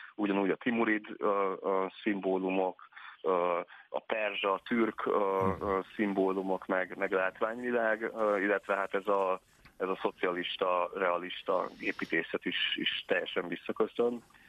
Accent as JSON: {"language": "Hungarian", "country": "Hungary", "said": "amikor mondtam, hogy Magyarországról jöttem"}